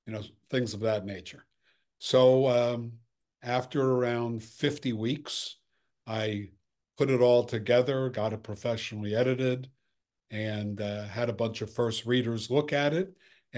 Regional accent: New York City, New York, United States; Well, I'm a New York City kid. I'm the son of a dry cleaner. I grew up in Lower Manhattan. My dad's store was at Times Square.

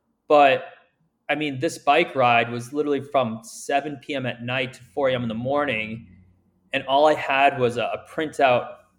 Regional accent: Wellesley, Massachusetts, United States; I grew up in Wellesley, and Wellesley is a very, there's a lot of pressure. Wellesley out here in Massachusetts

